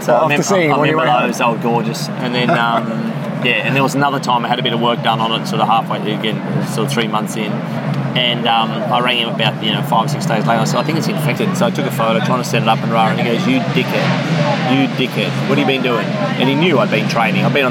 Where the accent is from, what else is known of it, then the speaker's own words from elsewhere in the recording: Australia; I've always spent a lot of time in the country growing up in Australia.